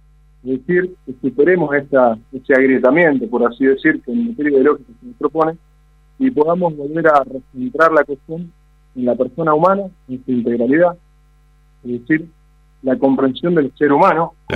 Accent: Santa Fe, Argentina; De manera que lo digo como santafesino, una provincia de la mía muy esplendorosa en recursos

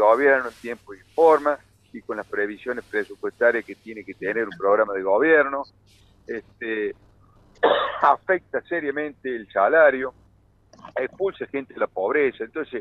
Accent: San Luis, Argentina; Siempre yo lo veo positivo, por procedencia y por pertenencia, porque soy de San Luis

